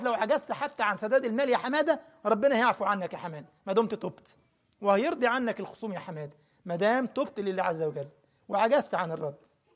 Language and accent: Arabic; Egypt; فزعيم القرية دي راجل باشا من البشوات القدامى عندنا في مصر